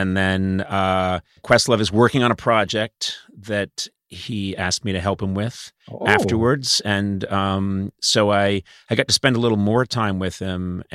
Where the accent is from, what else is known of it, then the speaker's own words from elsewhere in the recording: Boston, Massachusetts, United States; I'm from Boston, which is, supposed to be the storied, hated rival of New York.